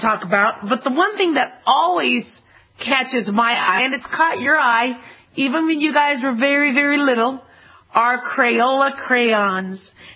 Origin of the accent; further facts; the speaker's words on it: Phoenix, Arizona, United States; And now remember, I grew up in Phoenix, Arizona.